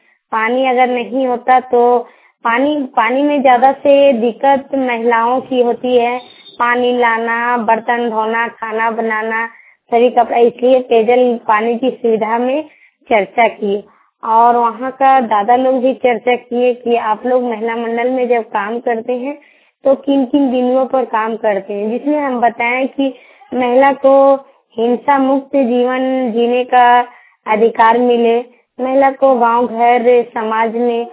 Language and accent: Hindi; Ghurmunda, Jharkhand, India; मैं ग्राम घुरमुंडा से हूँ, मेरा प्रखंड जयनगर है और मेरा डिस्ट्रिक्ट कोडरमा है।